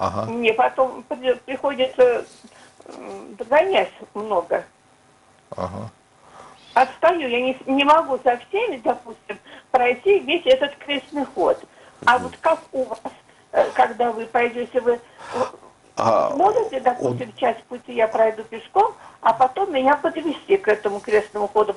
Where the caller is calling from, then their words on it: Podolsk, Moscow Oblast, Russia; Я из Подольска